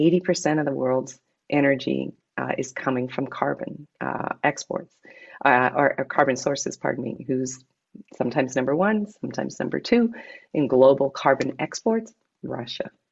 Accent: Canada; born there; I'll confess that I am Canadian by birth. It's about the size of my country's GDP.

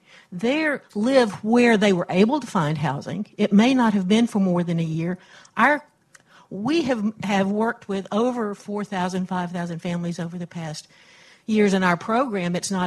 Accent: Dallas, Texas, United States; from Dallas.

